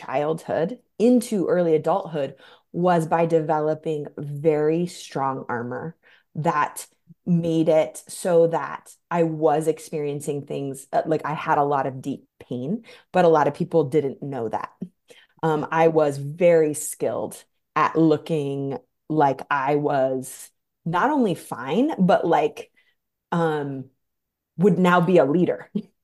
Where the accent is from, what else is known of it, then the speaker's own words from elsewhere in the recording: Astoria, Oregon, United States; now in Grand Rapids, United States; where I grew up was Astoria, Oregon, literally right next to the Pacific Ocean